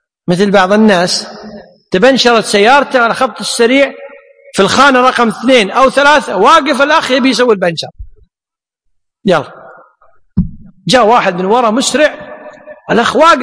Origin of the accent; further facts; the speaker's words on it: Kuwait; بالنسبة عندنا في الكويت يعني هناك شيء اسمه الطب الشرعي